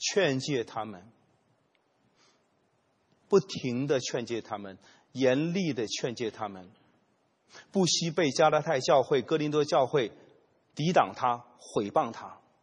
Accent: China; 我们中国人有句话叫做逆水行舟，不进则退

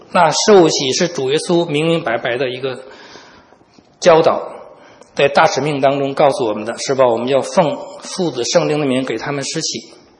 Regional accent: China; 我们中国人呢，尤其是年纪大一点的人，我们都理解，都很忌讳说这个死这个字

